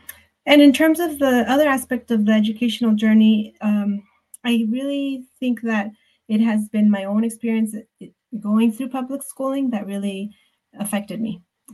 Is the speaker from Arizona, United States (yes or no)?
yes; Arizona, United States; And at the time I was living in Arizona, I grew up in Arizona, and Arizona banned bilingual education when I was an undergrad.